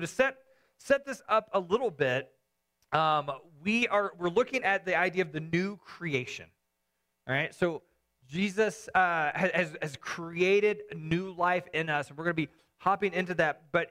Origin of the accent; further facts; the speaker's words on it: the South, United States; I grew up in the South